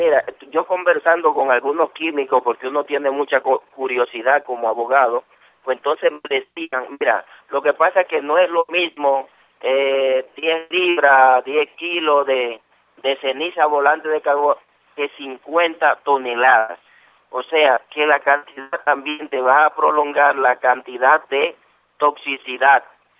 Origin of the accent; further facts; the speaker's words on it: Dominican Republic; somos todos los dominicanos.